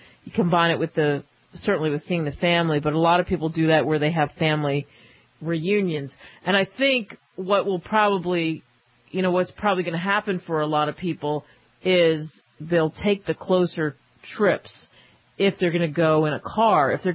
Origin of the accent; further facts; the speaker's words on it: Northeast, United States; So I'm from the Northeast, and you stay with family.